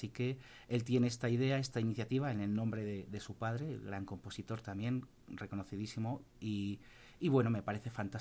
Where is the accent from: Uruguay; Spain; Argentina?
Spain; Madrid, Community of Madrid; moved away as an adult; now in Mexico; soy de Madrid, de España, y bueno, pues hace 2 añitos que vine a México